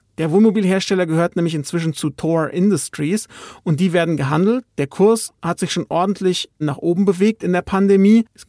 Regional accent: Hesse, Germany; Und das sage ich als Hesse.

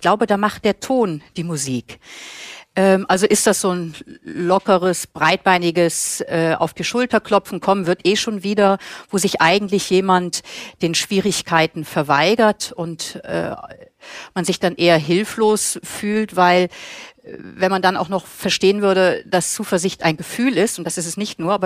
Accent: Germany; now in Austria; dass ich als Deutsche in Österreich lebe und meine Familie und Freunde schon über lange Zeit teilweise nicht gesehen habe

